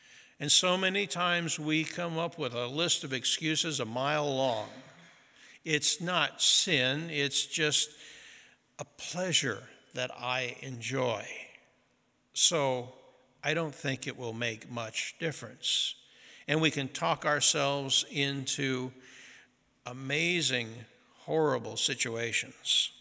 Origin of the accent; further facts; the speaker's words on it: Midwest, United States; I grew up in the Midwest and have smelled them plenty of times